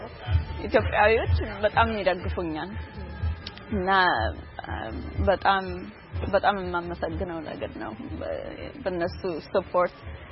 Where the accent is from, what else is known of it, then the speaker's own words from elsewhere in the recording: Texas, United States; እዚህ አስቶን ውስጥ ተወልጄ ያደኩት እናትና አባቴ ከኢትዮጵያ በ80 ውስጥ ነው ወደዚህ ሀገር የመጡትና